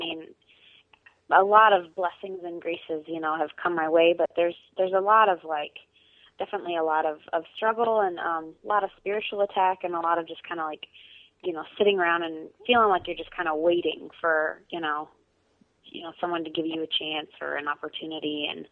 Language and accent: English; Carmel, Indiana, United States; And I grew up in Carmel, Indiana, and kind of had a very normal childhood. Went to Catholic grade school, and I did go to Catholic high school as well